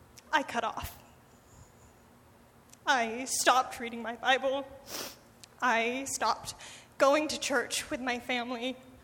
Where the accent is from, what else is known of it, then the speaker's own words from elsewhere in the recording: Oregon, United States; I'm from Central Oregon. I'm spending the summer over here with family life.